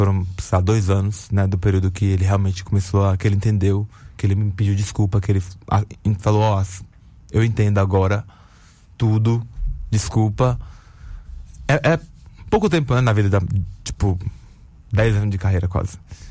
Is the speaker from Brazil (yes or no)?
yes; Alagoinhas, Bahia, Brazil; a gente é de Alagoinhas, né? Meu pai é de Tanquinho. A gente morava em Alagoinhas.